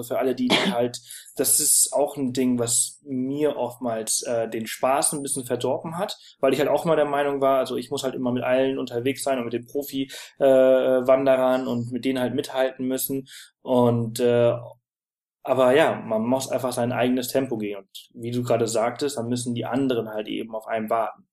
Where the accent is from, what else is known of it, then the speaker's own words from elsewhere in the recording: Balearic Islands, Spain; Ich komme aus Mallorca, ich bin am Meer aufgewachsen.